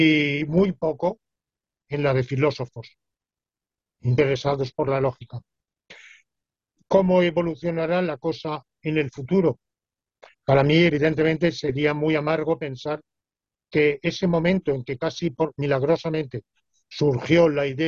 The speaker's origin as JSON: {"language": "Spanish", "country": "Spain", "said": "Soy español, no cabe duda. Basta escucharme cómo pronuncio, está clarísimo"}